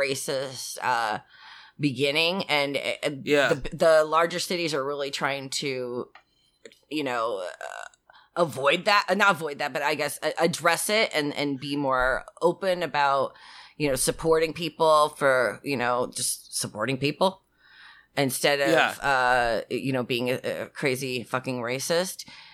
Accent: Washington, United States; now in Oregon, United States; I'm from Washington, but I've lived in Oregon for 8 years. And I'm from Southern Washington, which means, like, I basically was always in Portland.

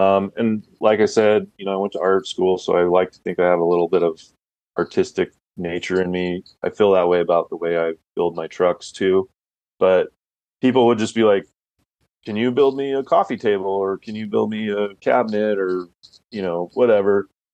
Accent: Nampa, Idaho, United States; But yeah, so I live, born and raised here in Idaho. I was born in Nampa, which is west of Boise, and I've lived here my whole life.

